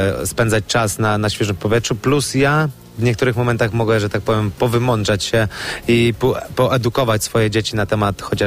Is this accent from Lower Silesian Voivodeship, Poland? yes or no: yes; Kudowa-Zdrój, Lower Silesian Voivodeship, Poland; Ja pochodzę z Kudowy Zdrój. W momencie, kiedy się przeniosłem do Milicza